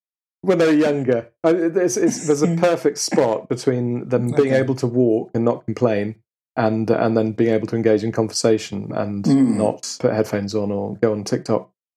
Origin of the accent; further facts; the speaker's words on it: Letchworth, East of England, United Kingdom; born there; And I was born in 1974 in Letchworth, which is officially the world's first garden city.